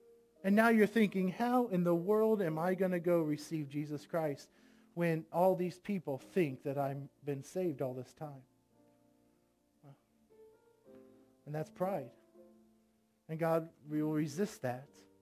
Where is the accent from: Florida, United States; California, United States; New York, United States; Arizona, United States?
Florida, United States; We come from Florida. We had bad trees.